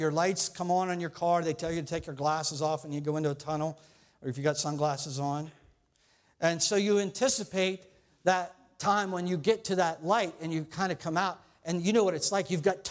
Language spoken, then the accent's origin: English; Ohio, United States; now in Pittsburgh, United States; I'm from here now. I'm no longer from Ohio. I'm from here. When I come home, I come home to Pittsburgh.